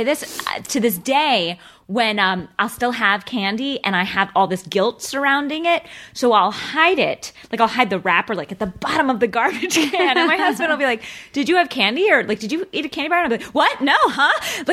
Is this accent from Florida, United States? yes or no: yes; Florida, United States; also born or lived in Atlanta, United States; I grew up in Atlanta and then Florida. In Atlanta, there weren't so many Jews at the time.